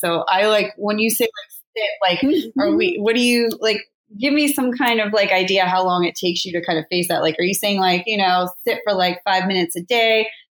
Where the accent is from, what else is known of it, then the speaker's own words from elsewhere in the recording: Pittsburgh, Pennsylvania, United States; now in New York, United States; And like, I know that because I grew up in Pittsburgh and, you know, I live in New York and it is night and day compared, right?